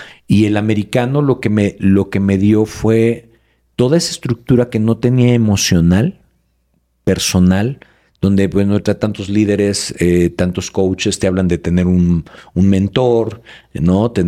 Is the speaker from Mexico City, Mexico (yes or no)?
yes; Mexico City, Mexico; born there; Yo nací en Santa María de la Ribera.